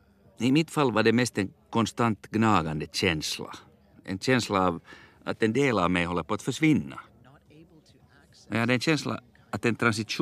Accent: London, Ontario, Canada; also born or lived in Vancouver; now in Sweden; Jag växte upp i London, Ontario, gick i skola i Toronto och tog en examen i engelska, teater och biologi.

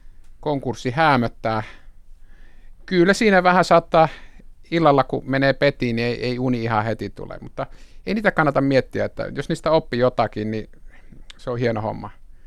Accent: Eastern Finland, Finland; mä oon itäsuomalainen

